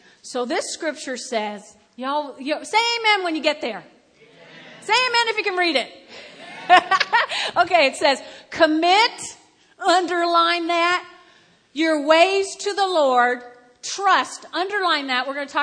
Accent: Teaneck, New Jersey, United States; Back where I grew up in Teaneck, New Jersey, and this was a great block.

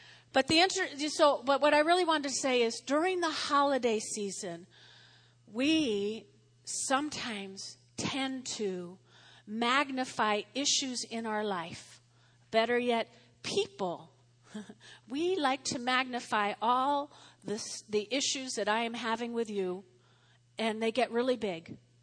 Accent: New Jersey, United States; I grew up in North Jersey. I grew up on a street as long as this Weldon Drive is, but it had individual family homes. And 80% of us were Catholic back in the day

